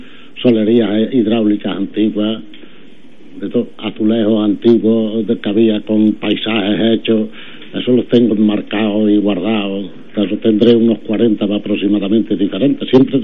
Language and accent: Spanish; Pedroche, Andalusia, Spain; para que sea para Pedroche, para mi pueblo.